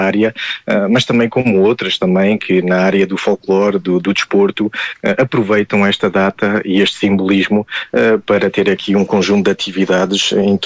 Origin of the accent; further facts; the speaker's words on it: Portugal; moved away; nós, enquanto comunidade, enquanto portugueses, ainda mais residentes no estrangeiro, distantes do nosso país natal e da origem